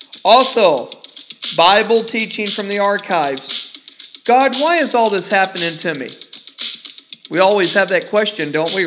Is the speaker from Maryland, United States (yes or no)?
no; North Richland Hills, Texas, United States; now in Fort Worth, United States; I'm based in Fort Worth, Texas. That's where our podcast is at. I'm a Fort Worthan. My hometown was North Richland Hills, Texas.